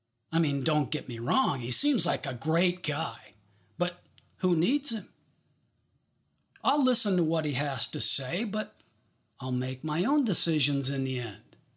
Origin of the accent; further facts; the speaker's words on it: Detroit, Michigan, United States; As I said to you earlier, I grew up in Detroit, so lots of my illustrations involve automotive references.